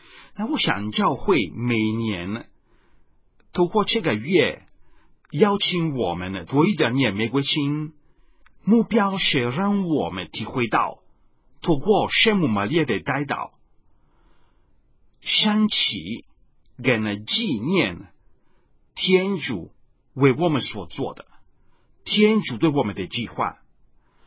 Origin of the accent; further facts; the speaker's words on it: Italy; Chinese is a second language; 我是意大利人，你们可以感觉到我的口音不是那么标准的。那我们意大利人如同以色列人一样，我们非常享受好酒的好的美味